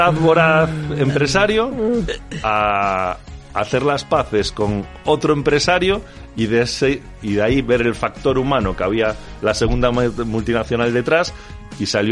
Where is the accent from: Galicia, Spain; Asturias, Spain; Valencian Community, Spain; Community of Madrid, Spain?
Galicia, Spain; que es gallega además, de donde soy yo.